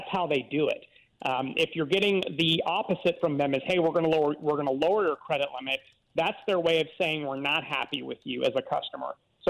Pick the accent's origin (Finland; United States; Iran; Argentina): United States; Atlanta, Georgia; I get it. I'm from Atlanta. I get it.